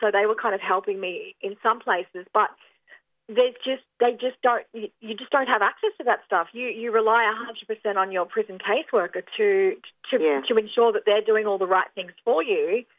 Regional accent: Queensland, Australia; I'm originally from Queensland and I wanted to go back home to Queensland to my family because I lost my housing down here.

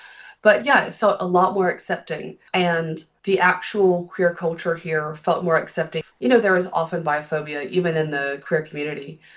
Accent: Southern United States, United States; I'm from the American South, but I, at least at the time, was from a pretty progressive city in the South.

